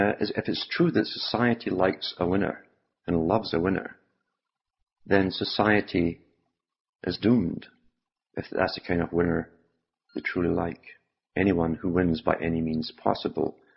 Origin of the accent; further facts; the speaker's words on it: United Kingdom; Growing up in Britain, during a time of mass upheaval